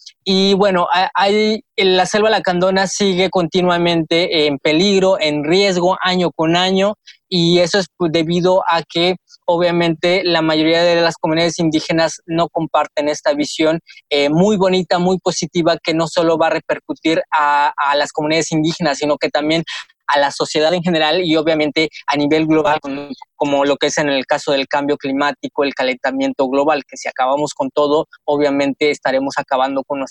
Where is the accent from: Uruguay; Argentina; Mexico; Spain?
Mexico; compartirlo y enamorarnos más de nuestra cultura como mexicanos.